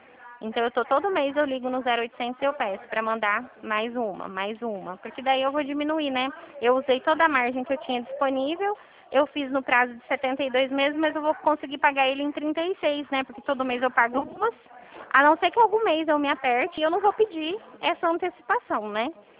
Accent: Dracena, São Paulo, Brazil; Eu sou daqui de Dracena.

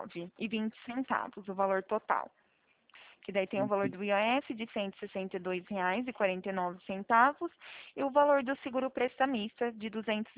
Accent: São Paulo, Brazil; Eu sou daqui do interior de São Paulo.

